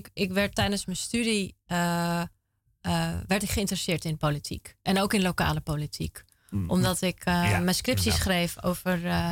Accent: Zaandam, North Holland, Netherlands; In Zaandam.

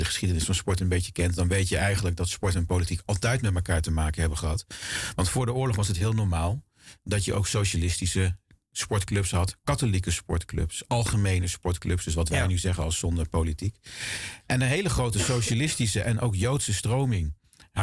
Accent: Dieren, Gelderland, Netherlands; now in Amsterdam, Netherlands; Maar uit Dieren, dat ligt in Gelderland.

